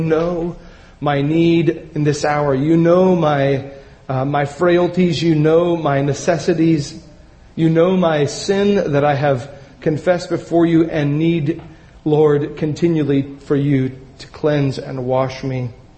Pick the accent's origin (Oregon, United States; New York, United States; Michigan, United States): Oregon, United States; Astoria; I've grown up my entire life in the Pacific Northwest. I love to share about my hometown of Astoria, Oregon